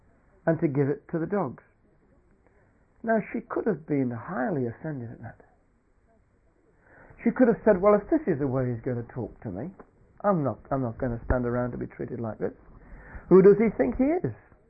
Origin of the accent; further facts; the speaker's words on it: Stoke-on-Trent, West Midlands, United Kingdom; But my hometown is Stoke-on-Trent, which is the Potteries.